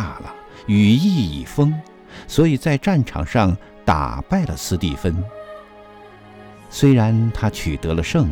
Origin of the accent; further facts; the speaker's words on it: China; 在我们中国人的观念中，贵族学校就应该享受贵族般的条件